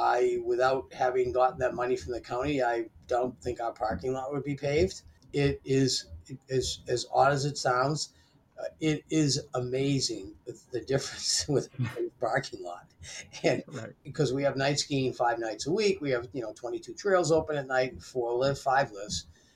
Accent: Falmouth, Maine, United States; Actually, I grew up in Maine, in Falmouth, Maine, right outside of Portland.

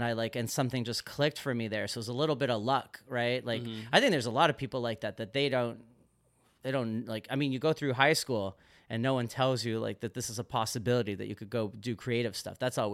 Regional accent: Toronto, Ontario, Canada

